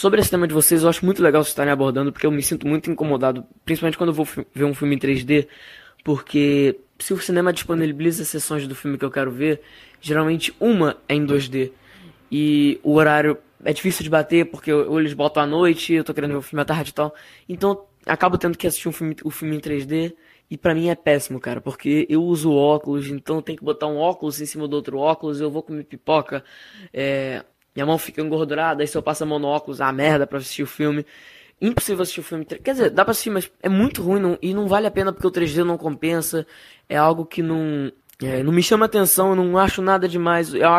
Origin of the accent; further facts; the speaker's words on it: Niterói, Rio de Janeiro, Brazil; sou de Niterói, Rio de Janeiro. Tenho 15 anos